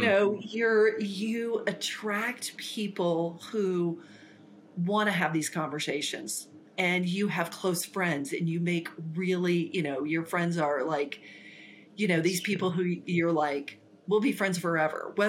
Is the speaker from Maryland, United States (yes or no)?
no; Ponca City, Oklahoma, United States; And the place I grew up was in Ponca City, Oklahoma, which is such a special place.